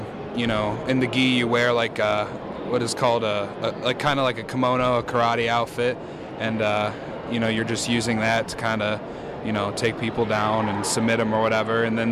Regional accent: Mentor, Ohio, United States; Menor, Ohio.

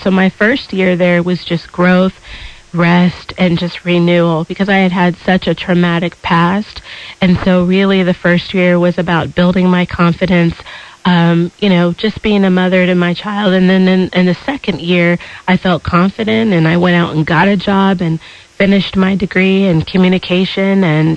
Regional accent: Seattle, Washington, United States; Well, I'm actually from Seattle, Washington, and I am formerly a ward of the state.

